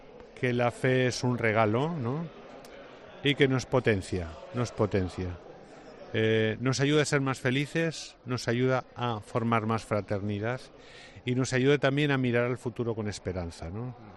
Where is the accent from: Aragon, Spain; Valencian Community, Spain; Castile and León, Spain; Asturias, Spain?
Aragon, Spain; Huesca; No me andaré por rodeos, ¿no? En ese sentido, pues soy como muy de Huesca, ¿no?